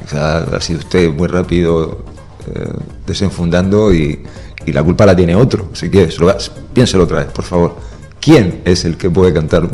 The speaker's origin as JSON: {"language": "Spanish", "country": "Spain", "said": "la otra parte somos los españoles."}